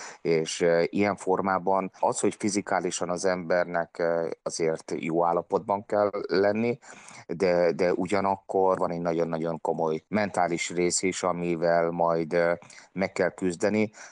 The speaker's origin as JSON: {"language": "Hungarian", "country": "Hungary", "said": "én első magyarként meg tudtam csinálni"}